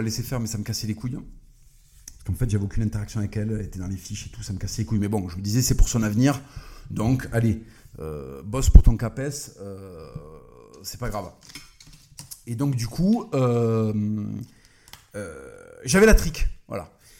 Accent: Toulouse, Occitanie, France; Donc j'avais passé les 2 derniers mois de l'année chez moi à Toulouse.

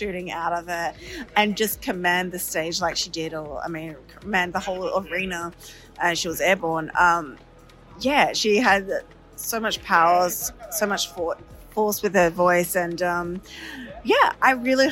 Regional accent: Australia; I'm disappointed about my home country, Australia

